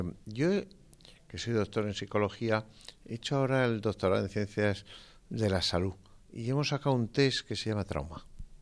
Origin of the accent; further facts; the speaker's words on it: Estella, Navarre, Spain; y asisto mucho a Pamplona y a mi tierra, que es Estella.